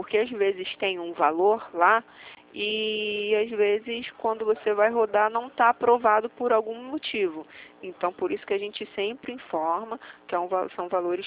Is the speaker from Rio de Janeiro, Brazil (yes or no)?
yes; Rio de Janeiro, Brazil; Eu sou do Rio, né?